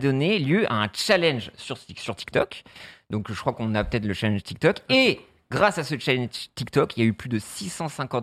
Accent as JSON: {"language": "French", "region": "Brittany", "country": "France", "said": "Moi, je viens de Bretagne, donc c'est une pratique assez courante."}